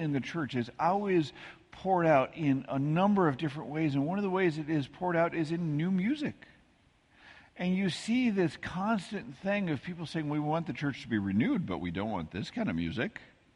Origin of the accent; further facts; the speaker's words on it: Midwest, United States; also born or lived in Texas; I grew up in the Midwest. I spent a couple years in Texas. I know tornadoes.